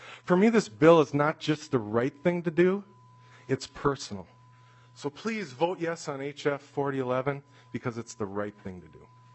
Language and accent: English; Crosby, Minnesota, United States; I am a professional surgical nurse, and I'm from Crosby, Minnesota.